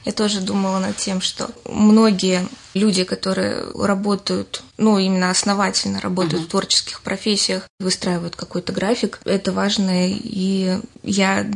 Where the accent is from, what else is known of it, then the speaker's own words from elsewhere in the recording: Belarus; also born or lived in Russia; now in Ramenskoye, Russia; Я из Беларуси.